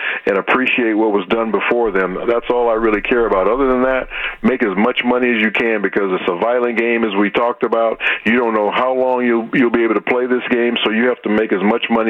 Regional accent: Los Angeles, California, United States; He was the quarterback of the Los Angeles Rams when I grew up in Los Angeles.

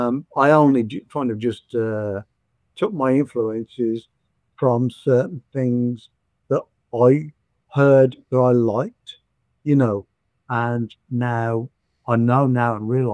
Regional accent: Birmingham, West Midlands, United Kingdom; And then when I saw … in 1978 supporting … in Birmingham, my hometown

